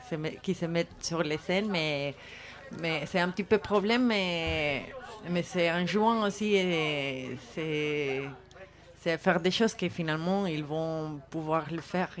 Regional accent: Colombia; French is a second language; also born or lived in Spain; J'habitais en Espagne et je commençais à faire la jonglerie là-bas. Mais après, je suis retournée en Colombie

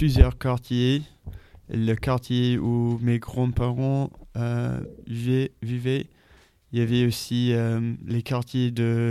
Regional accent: Philadelphia, Pennsylvania, United States; French is a second language; je suis fier de Philadelphie, du coup je vais dire Philadelphie.

